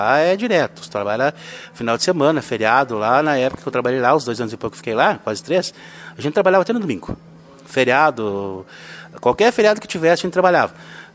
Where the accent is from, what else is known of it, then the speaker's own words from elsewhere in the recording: São Joaquim, Rio Grande do Sul, Brazil; Nós que somos cria lá do São Joaquim, né?